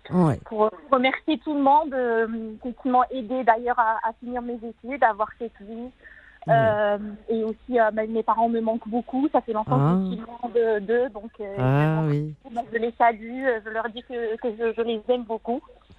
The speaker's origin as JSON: {"language": "French", "town": "Oujda", "region": "Oriental", "country": "Morocco", "said": "moi je suis originaire de la ville d'Oujda au Maroc."}